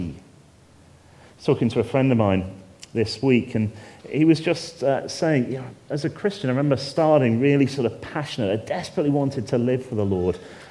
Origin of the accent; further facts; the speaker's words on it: United Kingdom; Now, obviously, I'm a bloke. I'm a British bloke at that.